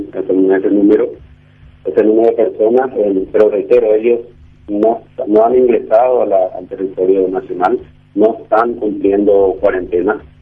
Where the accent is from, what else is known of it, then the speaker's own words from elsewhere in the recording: Paraguay; somos todos paraguayos y estamos en el territorio nacional